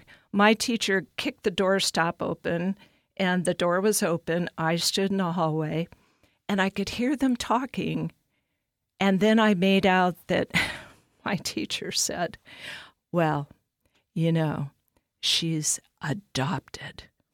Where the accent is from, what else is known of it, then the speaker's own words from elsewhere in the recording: California, United States; born there; I was born in California, so I went to Sacramento in 1990 and signed papers.